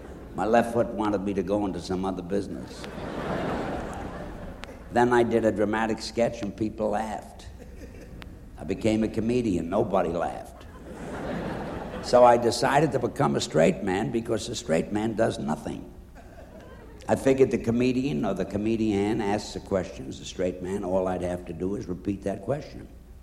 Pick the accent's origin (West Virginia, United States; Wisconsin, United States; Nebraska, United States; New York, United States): New York, United States; New York City; born there; I was born in New York City on the Lower East Side. I came from a very large family. We were 7 sisters and 5 brothers.